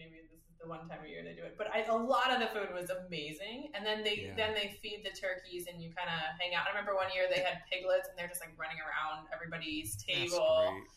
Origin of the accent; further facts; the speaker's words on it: Midwest, United States; So I grew up in the Midwest.